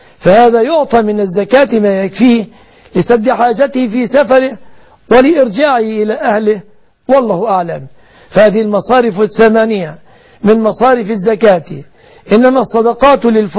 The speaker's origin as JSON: {"language": "Arabic", "country": "Egypt", "said": "بلادنا مصر"}